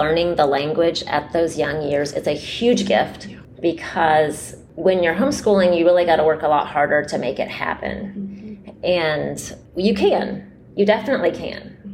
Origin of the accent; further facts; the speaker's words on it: United States; I'm still a weird mom because I'm an American